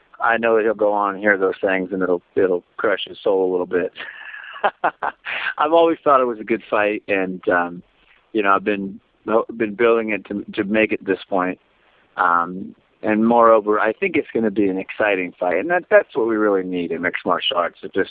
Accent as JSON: {"language": "English", "country": "United States", "said": "And I'm your American version of that."}